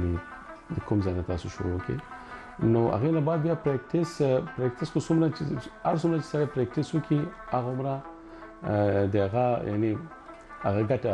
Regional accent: Afghanistan; زه د افغانستان یم د افغانستان راغلی یم

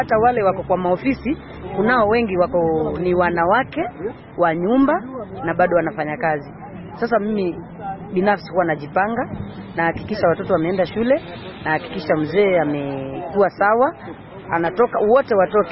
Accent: Kenya; maana sisi ni wa Kenya tuna...

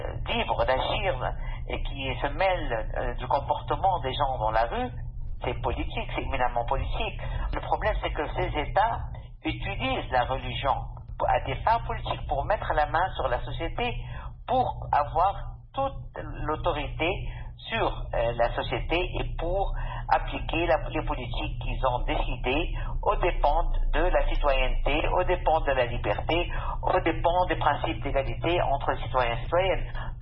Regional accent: Tunisia; Nous sommes des Tunisiennes, des Tunisiens très solidaires avec les femmes

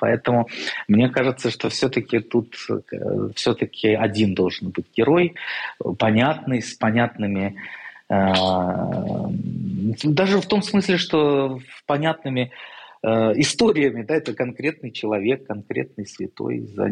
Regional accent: Russia; Я вырос в России, отмечал 25 числа, а 7-го тоже было приятно, потому что служба по телевизору.

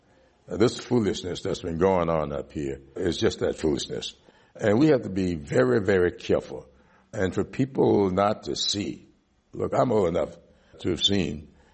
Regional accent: the South, United States; I grew up in the South. I grew up knowing what it's like to go into a department store and have a police officer follow you around the department store.

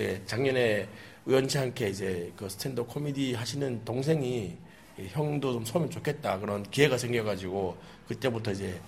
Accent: North Korea; 그래서 이제 북한에서 왔다는 걸로 되게 웃어주더라고요.

